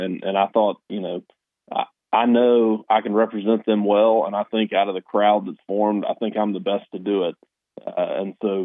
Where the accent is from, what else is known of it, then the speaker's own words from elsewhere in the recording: North Carolina, United States; I grew up the son of a preacher, and we grew up in Davidson County.